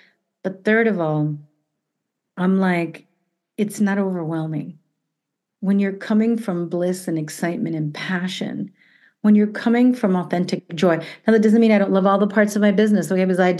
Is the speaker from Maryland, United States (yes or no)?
no; New York City, New York, United States; also born or lived in Miami; the ones that I grew up with in New York City and in Miami as well.